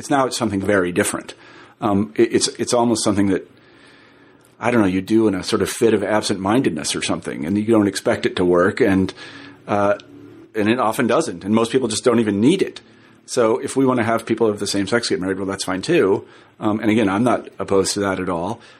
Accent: Midwest, United States; I'm from the Midwest and I used to teach at the University of Iowa. I spent a lot of time in the Midwest.

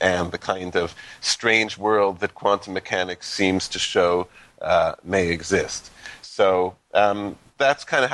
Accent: Canada; Is something that you really can't avoid growing up in Canada.

